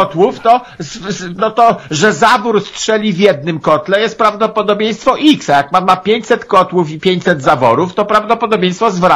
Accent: Pomeranian Voivodeship, Poland; Pan z Pomorza, ja z Pomorza.

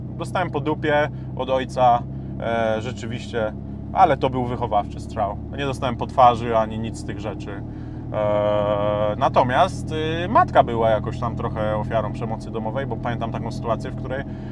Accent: Kraków, Lesser Poland, Poland; W samym centrum. 16 lat mieszkałem na ulicy Krupniczej, Teatr Bagatela, więc nie osiedle. Później się wychowywałem na osiedlu Czasy Młodzieńcze, to jest osiedle kombatantów Kraków, Mistrzejowice, Nowa Huta.

